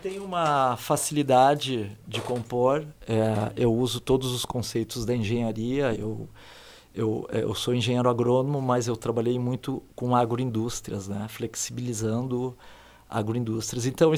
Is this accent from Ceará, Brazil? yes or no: no; Espumoso, Rio Grande do Sul, Brazil; Que eu sou daqui e gosto muito daqui, amo aqui. Então, eu vou levar o nome de Espumoso para todo mundo.